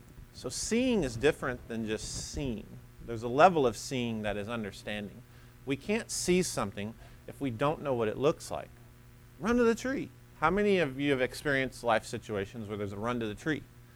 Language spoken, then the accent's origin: English; Alabama, United States; I grew up in Alabama. Everyone's saved, literally.